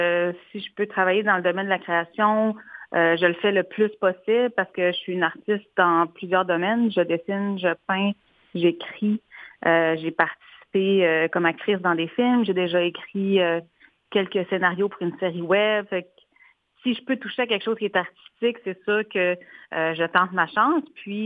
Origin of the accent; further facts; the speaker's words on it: Uashat-Maliotenam, Quebec, Canada; Moi, je suis de Ouachat-Mankmanoutenam.